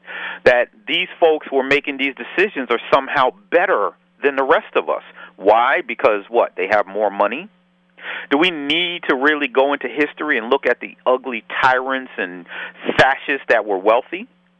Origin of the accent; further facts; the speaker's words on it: Peekskill, New York, United States; successful in Peekskill against some of the ugliest elements in the history of that city, Peekskill, my hometown?